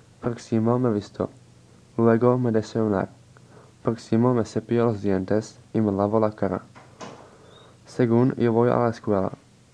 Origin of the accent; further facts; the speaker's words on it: Czechia; Spanish is a second language; soy de la República Checa, tengo 16 años, mi cumpleaños es el 8 de agosto.